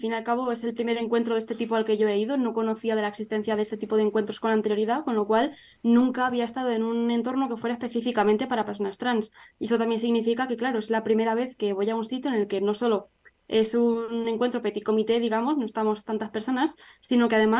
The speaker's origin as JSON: {"language": "Spanish", "town": "Ciudad Real", "region": "Castilla-La Mancha", "country": "Spain", "lives_now": "Salamanca, Spain", "said": "tengo 20 años, soy estudiante de Ciudad Real, pero actualmente estudio en Salamanca."}